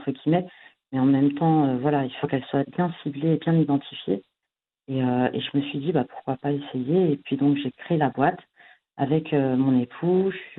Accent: France; born there; Je suis franco-marocaine, berbère du nord du Maroc. Donc je suis aussi fille. Et donc moi, je suis née en France.

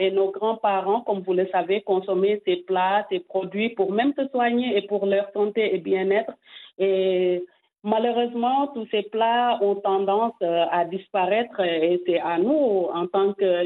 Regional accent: Senegal; now in Marseille, France; la variété de plats traditionnels que nous avons chez nous au Sénégal et qui est aussi à la demande des clients ici à Marseille.

